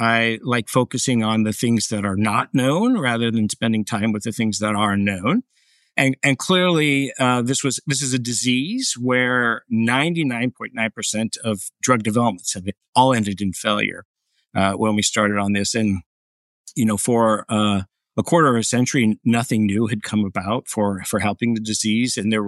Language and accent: English; Idaho, United States; So I grew up in the United States in Idaho.